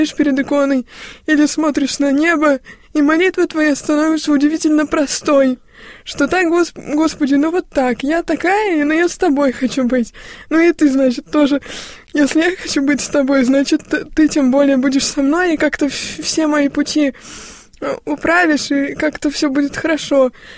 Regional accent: Simbirsk, Ulyanovsk Oblast, Russia; в газету епархии нашей Симбирской, откуда я родом

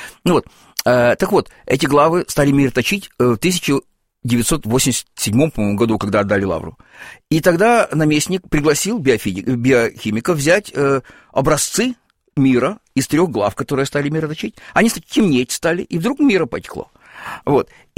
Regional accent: Kyiv, Ukraine; потому что я ведь из Киева родом, в мои юные годы лавра была, собственно, музеем

